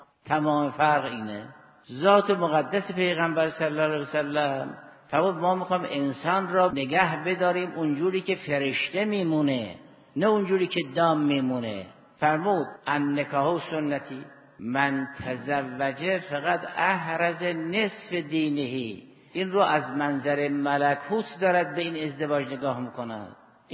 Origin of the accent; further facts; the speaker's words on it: Iran; ما هم ایرانی بودیم، ما هم ایرانی هستیم، منتها ما اسلام را قبول کردیم